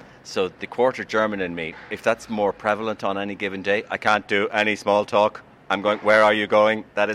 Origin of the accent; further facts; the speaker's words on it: Ireland; the Irish person in me loves small talk because that's what we do as Irish.